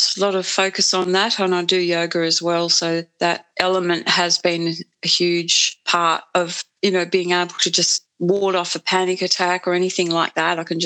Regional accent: Sydney, New South Wales, Australia; also born or lived in Netherlands; We all went back to Holland with Dad when I was 12 from Sydney. And fortunately, 6 weeks later, Dad couldn't cope with the Holland scene and the memories it brought back for him of the war. So we migrated back to Australia

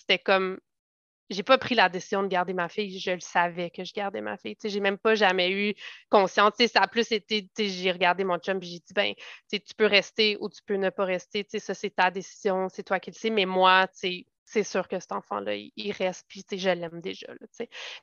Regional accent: Ontario, Canada; born there; Je suis née en Ontario d'un père militaire. Donc, mon père a été militaire pendant 21 ans. Donc, j'ai déménagé beaucoup.

